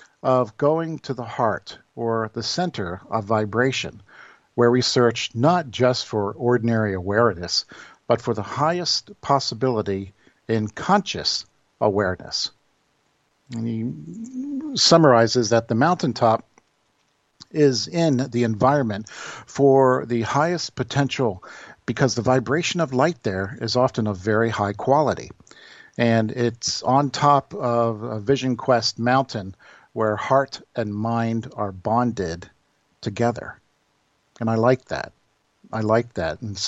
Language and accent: English; United States; I said I was from the States, and they welcomed me to Ireland and so forth.